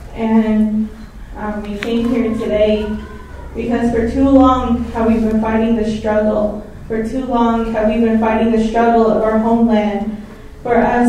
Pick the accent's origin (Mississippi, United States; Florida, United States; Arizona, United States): Arizona, United States; Hard Rock; now in Flagstaff, United States; I'm originally from Hard Rock, Arizona, Navajo Nation, but right now I'm residing outside the reservation in Flagstaff, and I recognize myself as a Diné female.